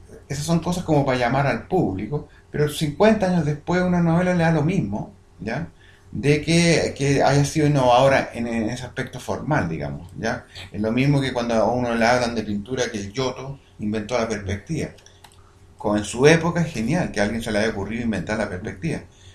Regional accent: Chile; moved away; also born or lived in Spain; yo justamente en esa época yo me fui a vivir a España, ¿ya? Como muchos chilenos y muchos amigos que estaban aburridos de la cosa

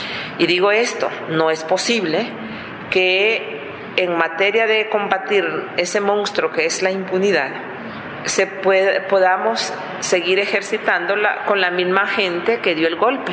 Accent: Honduras; mi llamado es que no baje la solidaridad para mi pueblo. No nos dejen, porque si la dejamos solas, al final de cuentas, a Honduras se fortalecerá el golpismo.

